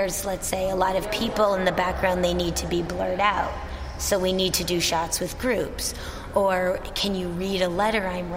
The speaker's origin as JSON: {"language": "English", "country": "United States", "lives_now": "Amsterdam, Netherlands", "said": "Yes, I'm American, but I'm based now in Amsterdam."}